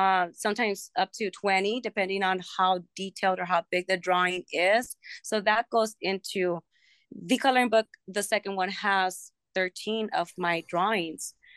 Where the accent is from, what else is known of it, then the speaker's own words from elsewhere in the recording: Los Angeles, California, United States; we did as teenagers, you know, growing up in Los Angeles and listening to like … because I went to the same high school as